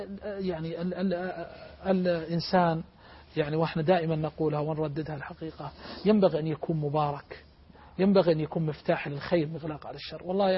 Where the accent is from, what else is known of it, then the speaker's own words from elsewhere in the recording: Saudi Arabia; عندنا في المملكة العربية السعودية